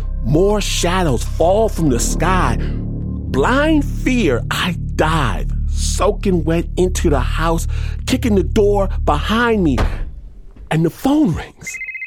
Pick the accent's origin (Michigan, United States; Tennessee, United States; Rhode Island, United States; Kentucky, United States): Michigan, United States; I'm from Michigan. I know foxes don't fly.